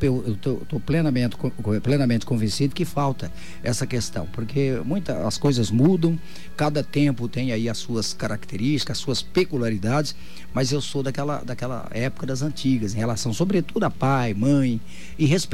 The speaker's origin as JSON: {"language": "Portuguese", "town": "Belo Horizonte", "region": "Minas Gerais", "country": "Brazil", "tie": "born there", "said": "Bom, eu nasci em Belo Horizonte, estado de Minas Gerais, no ano de 1957, de uma família realmente humilde"}